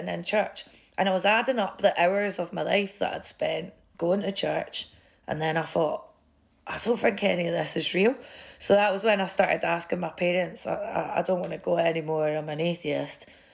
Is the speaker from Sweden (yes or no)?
no; Scotland, United Kingdom; where I grew up in Scotland, the central belt where I'm from, I think it was a lot of people moved over from Donegal and Northern Ireland